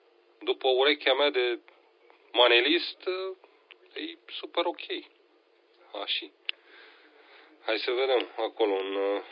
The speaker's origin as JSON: {"language": "Romanian", "region": "Suceava County", "country": "Romania", "said": "eu nu sunt chiar din Moldova, mă pretind că aș fi din Bucovina"}